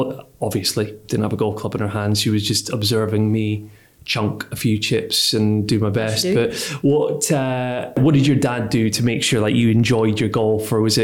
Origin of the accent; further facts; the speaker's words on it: Scotland, United Kingdom; now in London, United Kingdom; grew up and born and bred in Scotland, home golf and everything, but it wasn't really until I actually moved to London that I discovered it.